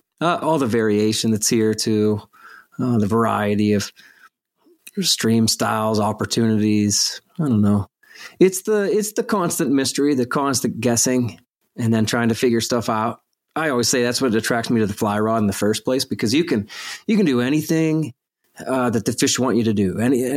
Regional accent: Pennsylvania, United States; now in Central Pennsylvania, United States; I grew up in Western PA with stocked streams. So the fishing season was way shorter. But for me now, in Central PA, the fishing opportunities never stop.

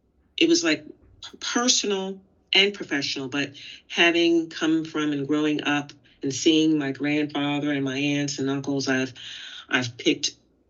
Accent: New Jersey, United States; I'm from New Jersey State, I've been down south

